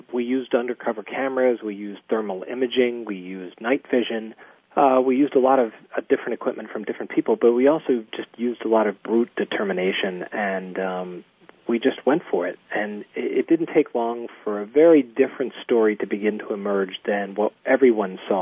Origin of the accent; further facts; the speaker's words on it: Louisiana, United States; I grew up in Louisiana in the water. You know, my family are Cajuns.